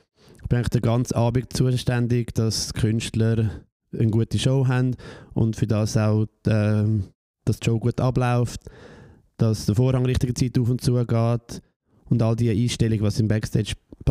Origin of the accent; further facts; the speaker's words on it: Zurich, Switzerland; ich bin von Zürich. Ich bin in Zürich aufgewachsen, ich bin 38.